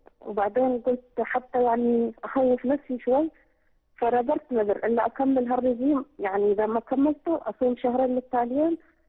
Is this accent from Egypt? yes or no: no; Yemen; أنا من اليمن